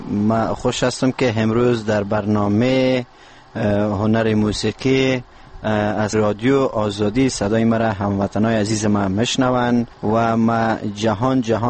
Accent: Parwan, Afghanistan; در موسیقی محلی وطن خودم یعنی پروان

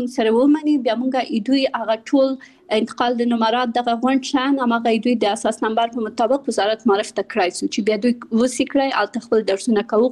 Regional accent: Kabul, Afghanistan; born there; also born or lived in Pakistan; بنسټ ایښودونکی یم. زه په کابل کې زیږیدلی یم او خپل ابتدایي تعلیمات مې په پاکستان کې کړی او بیا ثانوي او بیرته پوهنتون مې په کابل کې ویلره.

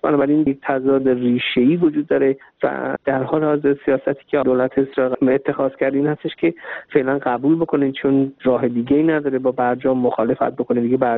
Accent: Iran; now in Israel; من به عنوان یک ایرانی اسرائیلی

